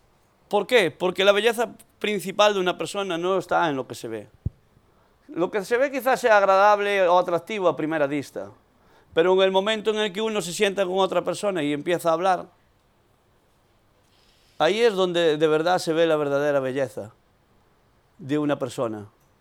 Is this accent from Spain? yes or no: yes; Spain; ¿cómo sabe que somos españoles?